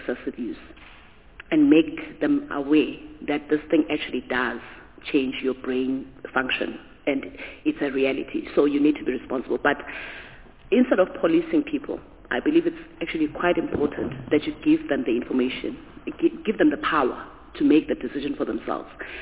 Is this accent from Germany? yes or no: no; Eswatini; As I indicated before, I was raised in Swaziland. It's known as one of the capitals of marijuana growing